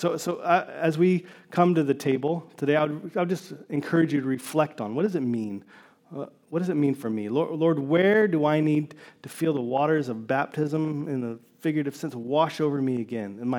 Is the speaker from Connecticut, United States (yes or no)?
no; Tennessee, United States; also born or lived in Georgia, United States; So I grew up in Tennessee and Georgia and South and the East.